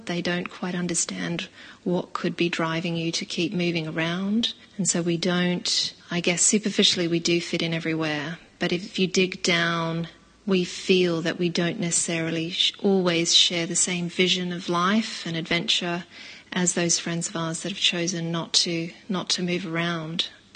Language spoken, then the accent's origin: English; Australia; also born or lived in Poland / France / Denmark; I grew up in Australia, Poland, France, and Denmark.